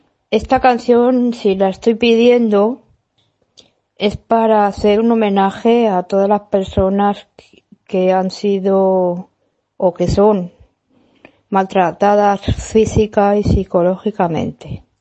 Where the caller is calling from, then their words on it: Gavà, Catalonia, Spain; de Gavà y me gustaría pedir una canción